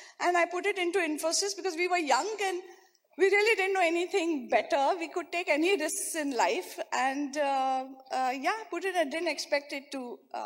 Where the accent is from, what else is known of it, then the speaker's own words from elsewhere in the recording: Mumbai, Maharashtra, India; even growing up in Bombay